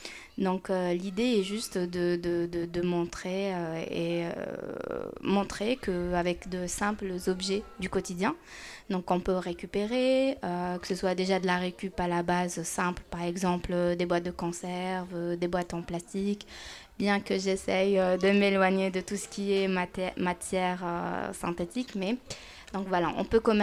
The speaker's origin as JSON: {"language": "French", "country": "Algeria", "moved": "as an adult", "lives_now": "France", "said": "Je suis originaire d'Algérie. J'ai fait mes études en Algérie dans les Beaux-Arts d'Alger, dans la spécialité design aménagement. Puis par la suite, je suis venue ici en France"}